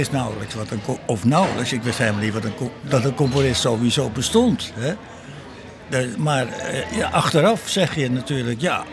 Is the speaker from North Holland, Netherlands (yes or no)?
yes; Amsterdam, North Holland, Netherlands; accent: Amsterdam dialect; Ik sprak bijvoorbeeld plat Amsterdams. En ja, dat is natuurlijk logisch als je zo opgroeit.